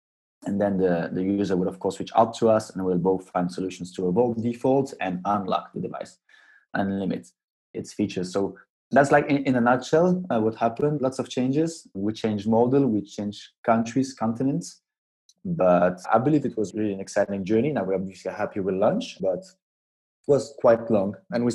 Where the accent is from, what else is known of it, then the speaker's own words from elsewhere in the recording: France; also born or lived in Poland; now in Spain; I'm in English, born in Poland, raised in France all my life, living in Spain.